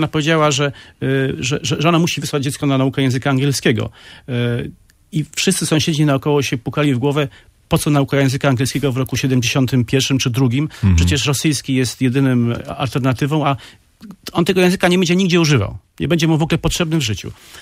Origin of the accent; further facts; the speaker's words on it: Gdynia, Pomeranian Voivodeship, Poland; born there; Tak, urodziłem się w Gdyni